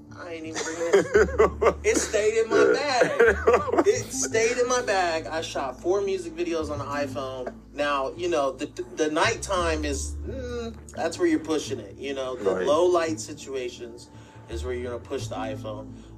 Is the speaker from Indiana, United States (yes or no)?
yes; Muncie, Indiana, United States; now in Fishers, United States; I'm from Muncie, but I've been in Fishers for like past 10 years.